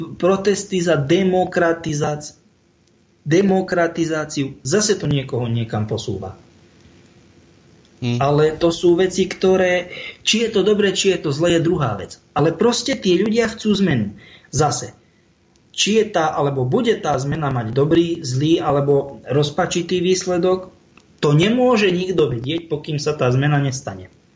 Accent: central Slovakia, Slovakia; u nás sa tak pekne hovorilo, lebo som zo stredného Slovenska

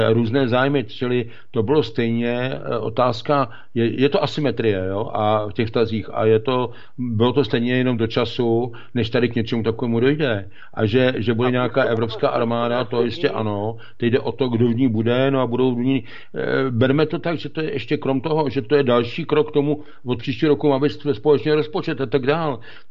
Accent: Russia; Czech is a second language; A my máme, jako Rusové, máme na to jiný pohled

